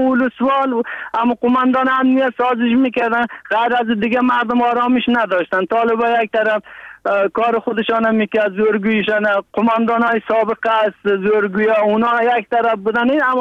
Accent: Afghanistan; now in Turkey; ما افغان هستیم والله که از هرچی ترکی هم صحبت کنیم ما را به چشم افغان میبینن، به چشم خارجی میبینن.

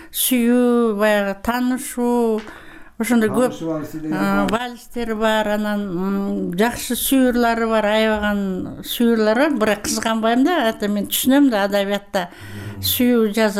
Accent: Kazakhstan; Kyrgyz is a second language; Анан бул кат жаза бер, мен анча кыргызчаны түшүнбөйм да, казакмын да.

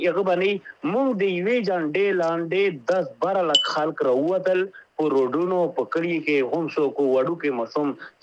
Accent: Pakistan; مونږ د پاکستان یو، پاکستان دې زمونږ دی، پاکستان مونږ پښتنو جوړ کړی دی

